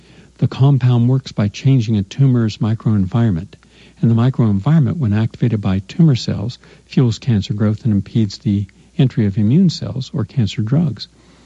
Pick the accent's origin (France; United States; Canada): United States; Ohio Valley; I mean, 60 was old where I grew up. Mind you, I'm growing up in the Ohio Valley, one of the most polluted areas in America.